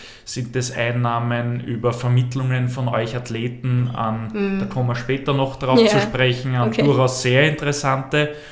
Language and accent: German; Mannsdorf an der Donau, Lower Austria, Austria; Ich komme aus Mansdorf an der Donau, das ist zumindest am anderen Ende des Bezirks.